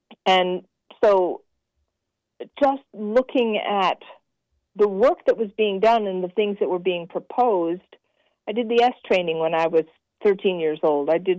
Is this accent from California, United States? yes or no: yes; California, United States; when I was, you know, growing up in California in the 70s